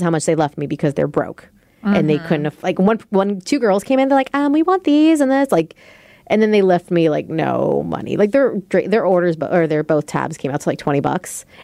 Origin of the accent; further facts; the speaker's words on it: Seattle, Washington, United States; But we know we're just from Seattle.